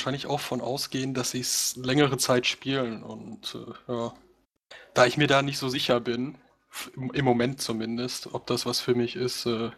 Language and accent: German; Gelsenkirchen, North Rhine-Westphalia, Germany; Ja, ich bin ja gebürtiger Gelsenkirchner, also Ruhrpöttler sozusagen.